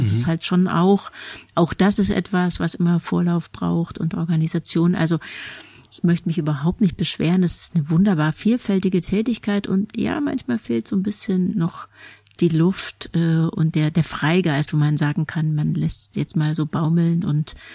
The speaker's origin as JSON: {"language": "German", "region": "East Germany", "country": "Germany", "tie": "born or raised there", "said": "Ich bin im Osten der Republik aufgewachsen. Und bin da eben auch sozialisiert"}